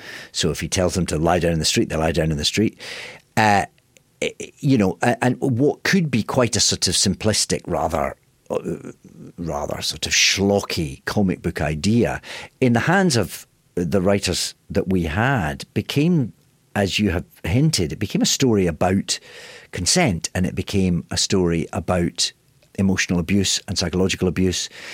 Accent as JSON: {"language": "English", "region": "Scotland", "country": "United Kingdom", "moved": "yes", "said": "patriotic and proud of Scotland in a way that I never really appreciated when I was there. I love being Scottish."}